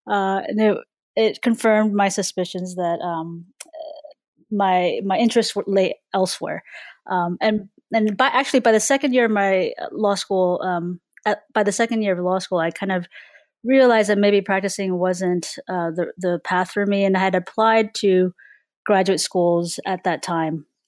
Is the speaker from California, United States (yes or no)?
yes; California, United States; So, you know, growing up in California and the Bay Area, especially, I grew up in a very diverse community